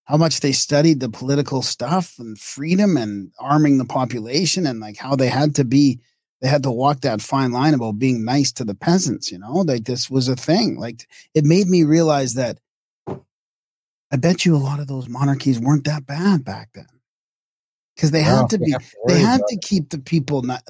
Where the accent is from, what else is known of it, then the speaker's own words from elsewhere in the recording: Vancouver, British Columbia, Canada; now in Saskatchewan, Canada; I grew up in Vancouver. Actually, Vancouver kind of took me down. So now I'm living in a small town in the middle of Saskatchewan